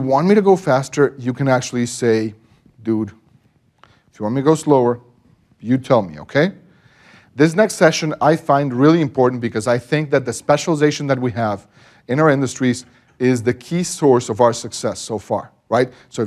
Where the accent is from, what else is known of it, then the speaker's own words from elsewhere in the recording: Mexico; I already mentioned I'm from Mexico, so I have no concept of time